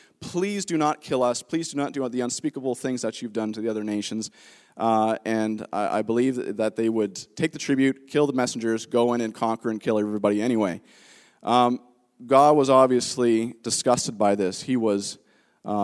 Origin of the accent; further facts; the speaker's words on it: Meaford, Ontario, Canada; When I was younger, I grew up in Meaford, and we lived near the high school, if you guys know Meaford at all, and down at the end of the road is Georgian Bay.